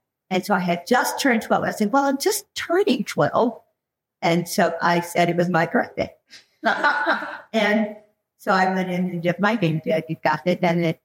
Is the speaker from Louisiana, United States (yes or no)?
no; Texas, United States; there was a show, a live show, when I was growing up in Texas.